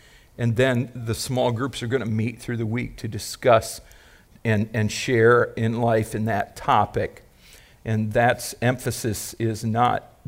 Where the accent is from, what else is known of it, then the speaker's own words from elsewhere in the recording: Ohio, United States; For those of you who are new to our fellowship, I'm from Ohio, so...